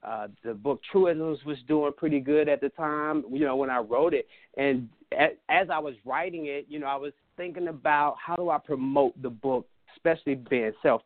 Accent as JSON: {"language": "English", "town": "Washington", "region": "District of Columbia", "country": "United States", "tie": "born or raised there", "said": "grew up in Southeast D.C. and, you know, I just earned my wings growing up in Southeast D.C."}